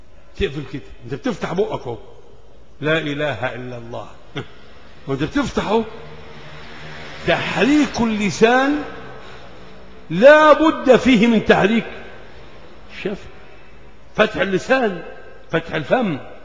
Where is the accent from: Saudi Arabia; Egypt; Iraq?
Egypt; ده مؤتمر عقده أهل الكتاب عندنا في مصر